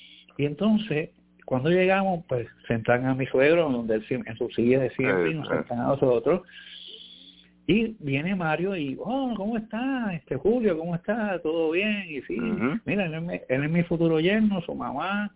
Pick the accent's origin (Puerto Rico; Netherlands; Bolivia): Puerto Rico; Santurce; Nosotros somos de Santurce, nos criamos en Villa Palmera.